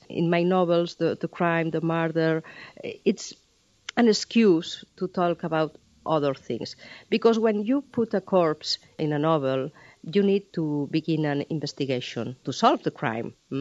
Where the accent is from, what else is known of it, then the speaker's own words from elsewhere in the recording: Catalonia, Spain; first language Catalan; English is a second language; Well, in my case, Catalan is my mother tongue. I was 13 when Franco, the dictator, died. So that means that I grew up in Catalan at home and with my friends, but in Spanish at school and in public places.